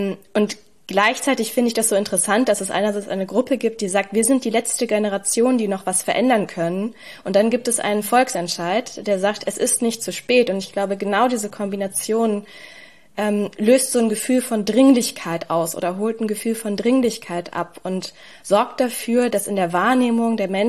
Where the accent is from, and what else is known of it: Berlin, Germany